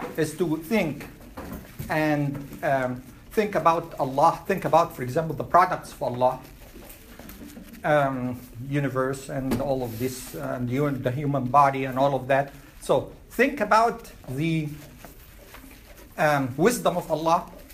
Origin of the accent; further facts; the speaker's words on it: India; Why not? I'm from India. I want an Indian-looking God.